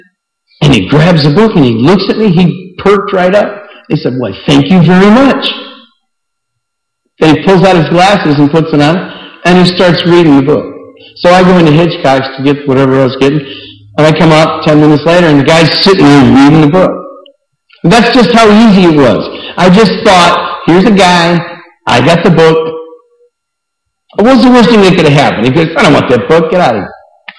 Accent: Ireland; because I'm Irish and I'm a hockey player

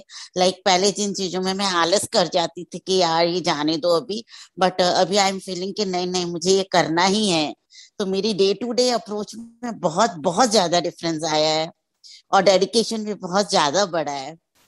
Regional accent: Surat, Gujarat, India; मैं सूरत से हूँ

